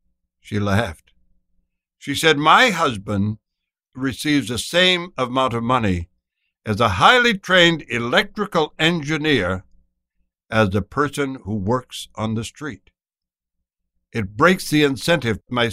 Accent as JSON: {"language": "English", "country": "United States", "said": "Yeah, and I am an American, and I am free"}